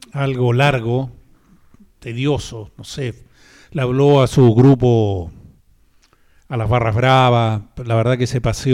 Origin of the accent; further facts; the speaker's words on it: Chile; Lo que tenemos que hacer como chilenos es mantenernos unidos